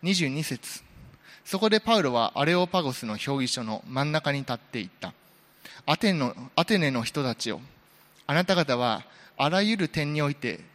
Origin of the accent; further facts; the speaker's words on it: Kansai, Japan; 私自身はちょっと関西育ちなものなので